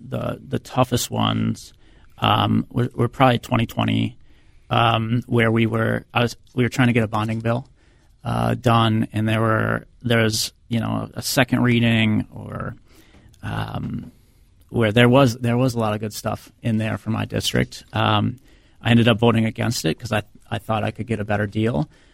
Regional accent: Lakeville, Minnesota, United States; I grew up in Lakeville, attended Parkview Elementary, Scott Hollins Middle School in Apple Valley, and then ended up at Rosemont High School.

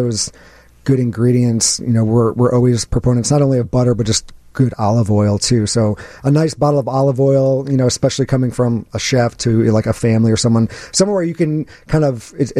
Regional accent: Peoria, Illinois, United States; I'm from Peoria, Illinois. So just the heart of Illinois, just a couple hours south of Chicago.

